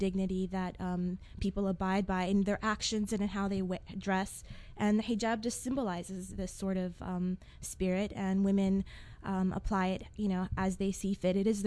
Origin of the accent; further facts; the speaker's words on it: United States; I was born and raised in America, although my parents came here from the Middle East and raised us with conservative, traditional Arabic and Islamic values.